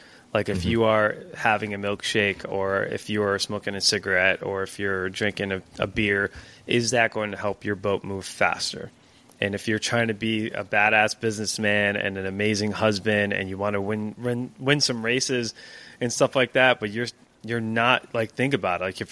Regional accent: Puerto Rico; Like, I look like I'm from Trinidad. Like, I got this, like this tan going on as a Puerto Rican

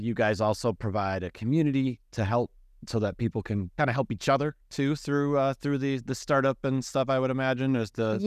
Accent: Midwest, United States; Yeah, I grew up in the Midwest, and my buddies and I used to try to do like a college football trip every year.

